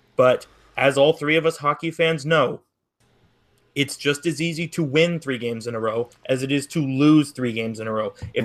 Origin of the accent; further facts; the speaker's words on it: California, United States; we're biased because we're from the Bay Area